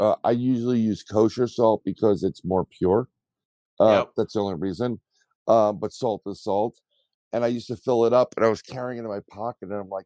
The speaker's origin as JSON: {"language": "English", "town": "Bronx", "region": "New York", "country": "United States", "tie": "born or raised there", "said": "I grew up in the Bronx."}